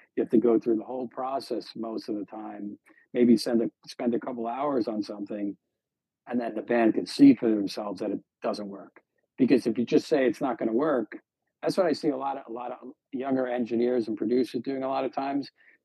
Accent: Long Island, New York, United States; I grew up in Long Island in the 80s.

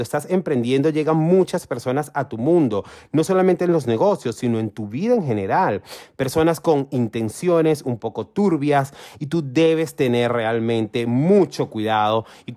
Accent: Venezuela; ¿eres venezolano? Sí. Soy venezolano. Y lo segundo es, estás en Venezuela

